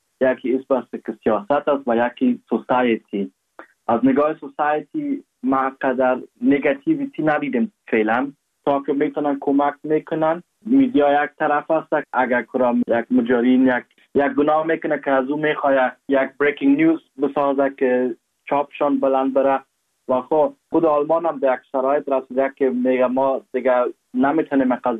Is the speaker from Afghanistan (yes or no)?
yes; Afghanistan; در افغانستان در وطنم